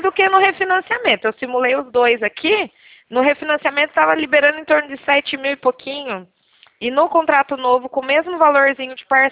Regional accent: Leme, São Paulo, Brazil; Eu sou aqui de Leme, nasci e cresci

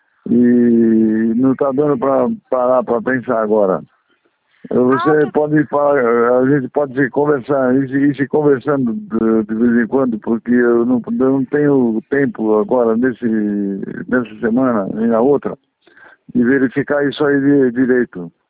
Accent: São Paulo, Brazil; sou de São Paulo.

